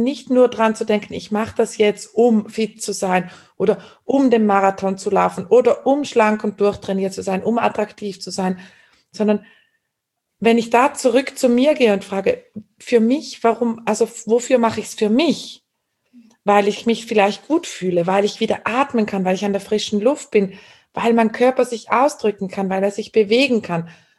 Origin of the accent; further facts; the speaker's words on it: Switzerland; ich bin eine Schweizerin.